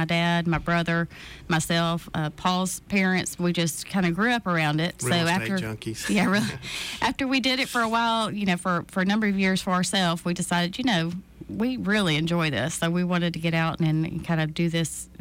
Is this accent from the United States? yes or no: yes; Montgomery, Alabama, United States; And so I grew up in Montgomery, lived here all my life pretty much, other than just going off to school some.